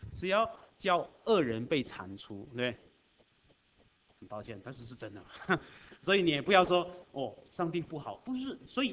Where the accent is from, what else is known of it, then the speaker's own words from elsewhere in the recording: Malaysia; now in Canada; 我在马来西亚长大的，所以几十年来都觉得那种环境是这样的，水是那样的啊，就没有过滤，都是有一点颜色的哈。好，这样的环境长大，那后来到了加拿大的时候